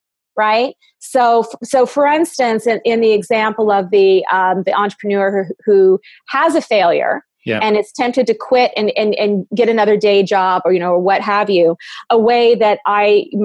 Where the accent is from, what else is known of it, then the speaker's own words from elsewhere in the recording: Kentucky, United States; moved away; also born or lived in New York / California; Yeah. Yes. And I moved from Kentucky to New York, back to Kentucky, out to California.